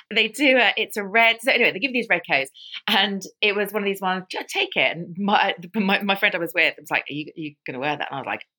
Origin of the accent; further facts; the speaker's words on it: London, United Kingdom; I'm from London, born in London, come back to London, live in London as an adult.